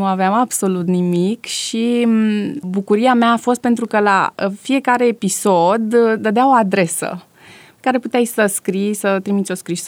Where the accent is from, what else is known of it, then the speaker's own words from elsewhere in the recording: Tulcea, Tulcea County, Romania; prima parte a copilăriei am petrecut-o în orașul natal al mamei mele, la Tulcea, un oraș foarte liniștit cu niște oameni deosebiți, oraș foarte curat.